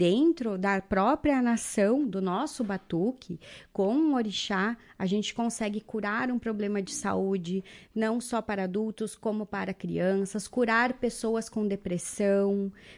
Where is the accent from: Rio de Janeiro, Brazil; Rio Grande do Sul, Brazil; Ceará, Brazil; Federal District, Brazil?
Rio Grande do Sul, Brazil; Guaporé; born there; also born or lived in Novo Hamburgo; now in Marau, Brazil; Eu nasci em Guaporé, né? Passei a maior parte do tempo morando no Vale dos Sinos, em Novo Hamburgo. E hoje estou há quase 21 anos aqui dentro de Marau.